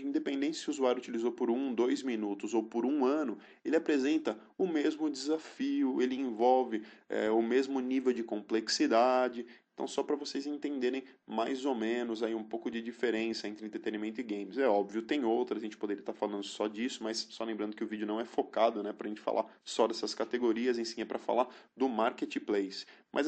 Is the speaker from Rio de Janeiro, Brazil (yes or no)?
no; São Paulo, Brazil; Sou aqui de São Paulo, enfim, tenho uma rotina de ir em shopping